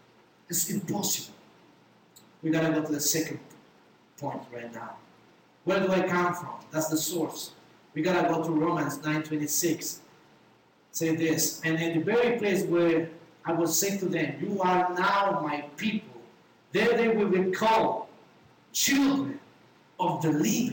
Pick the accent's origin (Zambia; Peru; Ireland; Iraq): Peru; English is a second language; now in Canada; I love my country because it's my country. I can hide that. But I'm Canadian too. I love this country too.